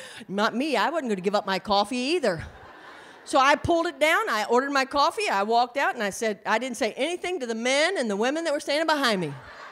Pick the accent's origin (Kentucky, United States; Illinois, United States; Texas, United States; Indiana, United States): Indiana, United States; I was driving through this in Indiana, my home state, my home area.